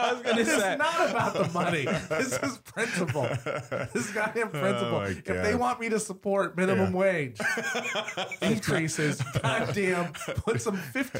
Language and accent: English; Massachusetts, United States; Well, growing up in Massachusetts, Aaron would know that it was not Thanksgiving unless somebody called someone a son of a bitch.